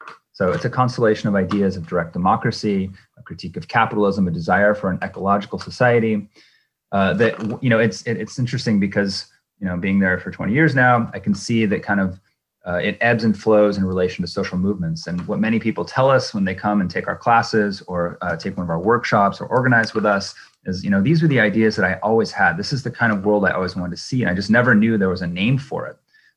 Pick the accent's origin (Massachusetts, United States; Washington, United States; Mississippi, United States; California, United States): Washington, United States; now in Bremerton, United States; the anti-WTO demonstrations in Seattle, which is near my hometown, and I was living in Seattle at the time